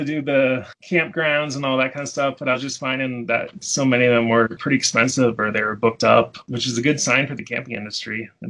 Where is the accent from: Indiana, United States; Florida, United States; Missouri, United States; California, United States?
Florida, United States; where I grew up in Florida